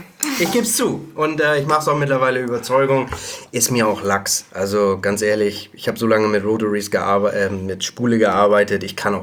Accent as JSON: {"language": "German", "town": "Bad Segeberg", "region": "Schleswig-Holstein", "country": "Germany", "tie": "born or raised there", "said": "In Bad Segeberg damals noch, das ist meine Heimatstadt."}